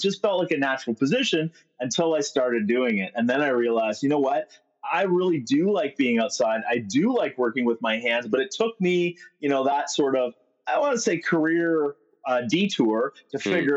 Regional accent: Canada; I grew up on a farm. And as a Canadian farmer who watched his family struggle from paycheck to season to crop to boom to bust

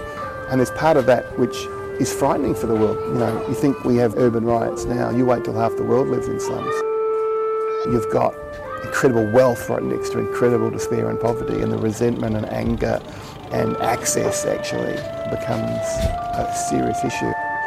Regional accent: Melbourne, Victoria, Australia; also born or lived in Bangkok, Thailand; We grew up in Melbourne in Australia

